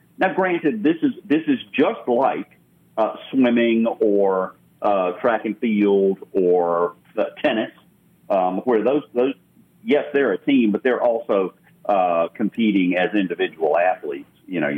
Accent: United States; I, as an American, I want to see 1, 2, and 3 on the podium.

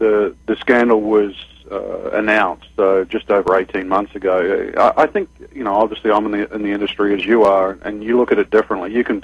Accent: New Zealand; But I know when I was a kid growing up, you didn't used to get a direct flight from Auckland to L.A.

